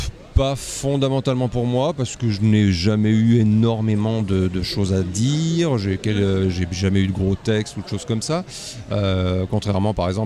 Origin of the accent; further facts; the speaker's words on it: Provence-Alpes-Côte d'Azur, France; une petite compagnie du sud de la France dont je suis originaire, à côté de Toulon.